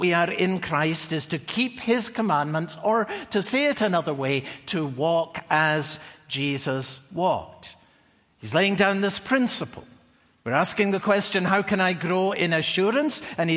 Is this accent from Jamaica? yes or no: no; Scotland, United Kingdom; some words that we used to sing growing up in Scotland.